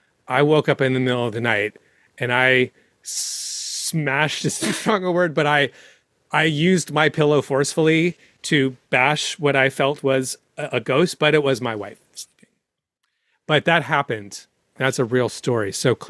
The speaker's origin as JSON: {"language": "English", "town": "San Francisco", "region": "California", "country": "United States", "said": "From the Bay Area, from San Francisco. And then way back, parts of what would be considered the Ukraine, but apparently, you know, kicked out of everywhere because of the Jew part."}